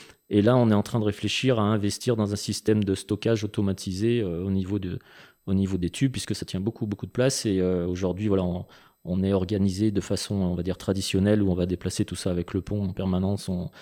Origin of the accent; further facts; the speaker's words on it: Saint-Étienne, Auvergne-Rhône-Alpes, France; also born or lived in Firminy; j'ai grandi une grande partie de mon enfance à Saint-Étienne. Une enfance heureuse. On est revenu à Firminy là aussi pour un changement professionnel de mon papa qui a retrouvé du travail sur Firminy.